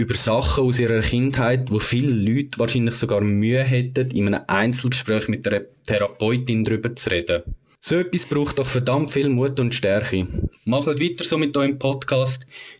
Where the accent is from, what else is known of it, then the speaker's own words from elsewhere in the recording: Aargau, Switzerland; Ich komme selber vom Land, aus dem Aargau